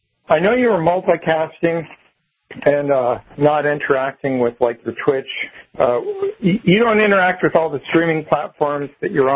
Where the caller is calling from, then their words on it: Florida, United States; from Florida.